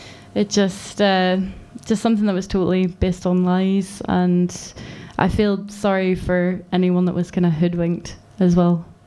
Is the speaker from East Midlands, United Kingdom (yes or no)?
no; Warrenpoint, Northern Ireland, United Kingdom; also born or lived in Edinburgh; now in Glasgow, United Kingdom; My hometown of Warren Point is a border town.